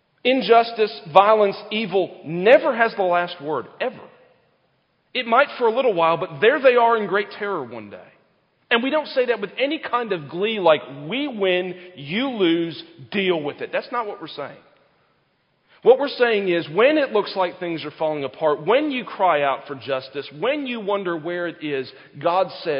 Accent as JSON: {"language": "English", "region": "South Carolina", "country": "United States", "tie": "born or raised there", "said": "I grew up in South Carolina, like everybody goes to church, right?"}